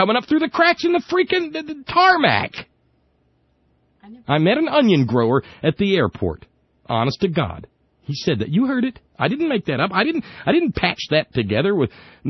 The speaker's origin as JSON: {"language": "English", "region": "Alabama", "country": "United States", "tie": "born or raised there", "said": "when I was a kid growing up in Alabama, we had the little green onions that sprout up in the springtime in the backyard."}